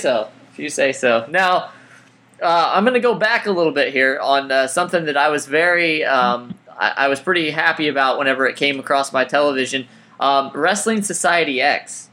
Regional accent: Midwest, United States; Well, I'm from the Midwest as well, so that's why I've have a lot of Midwest questions

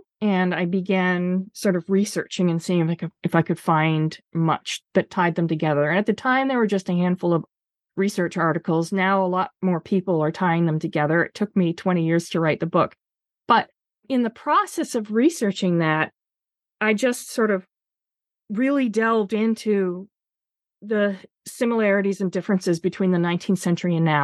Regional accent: Canada; moved away as an adult; now in United States; just a few months after I'd moved to the United States from Canada. So I'm a dual citizen. I was born in the US. I was raised in Canada.

